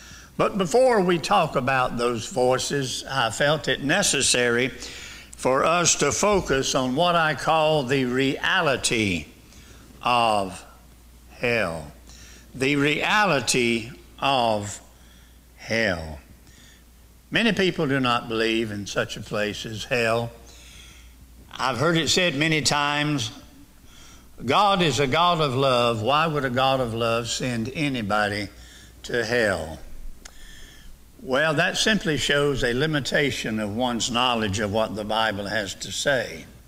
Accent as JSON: {"language": "English", "region": "the South", "country": "United States", "tie": "born there", "said": "I'm glad I was born in the South."}